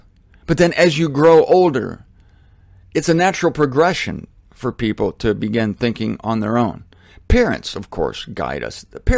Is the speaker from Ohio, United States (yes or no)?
yes; Canton, Ohio, United States; Am I not proud of my hometown of Canton, Ohio, where I went to school?